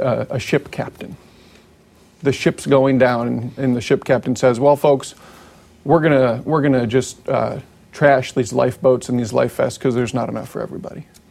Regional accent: Decorah, Iowa, United States; People who know small town Iowa, I mean, when I grew up in Decorah, the feeling of a business closing down hurts.

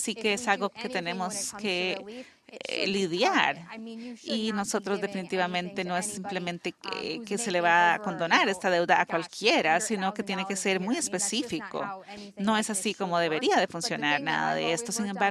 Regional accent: Sherrill, Iowa, United States; Yo crecí en Sherrill, más o menos a unos 20 minutos de Dubuque

